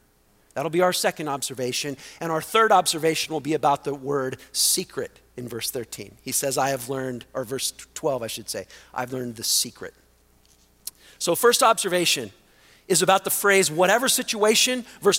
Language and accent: English; North Hollywood, California, United States; I grew up in North Hollywood, lots of chances to see actors and athletes.